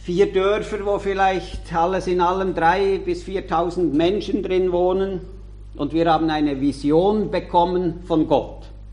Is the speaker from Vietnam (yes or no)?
no; Switzerland; Bei uns in der Schweiz, da läuft so wahnsinnig viel.